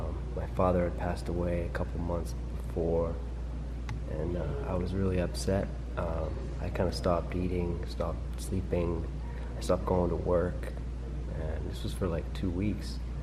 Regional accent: Massachusetts, United States; I'm from Massachusetts, so it's a lot of Catholics there. It's a lot of Irish Catholics, but my family wasn't Catholic.

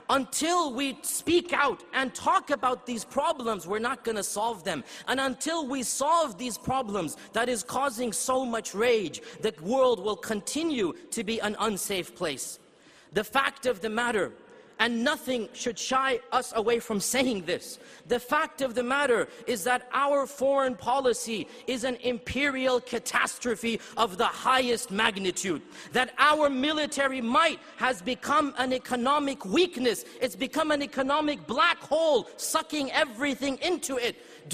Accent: United States; And as an American, brothers and sisters, as an American, it is my constitutional right.

